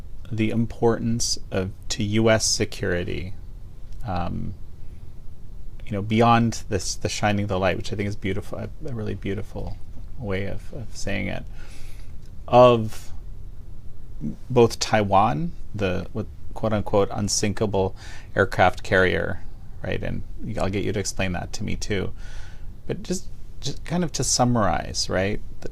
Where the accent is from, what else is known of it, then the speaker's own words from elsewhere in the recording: Canada; I think we're both rare American exceptionalist Canadians.